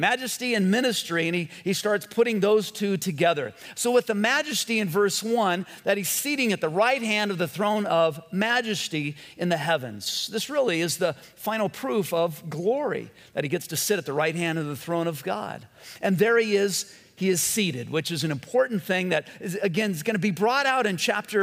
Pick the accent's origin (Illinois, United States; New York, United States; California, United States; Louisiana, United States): California, United States; Whittier; We grew up in Whittier, and there was Monta Vista High School. It's now a Sheriff's Academy.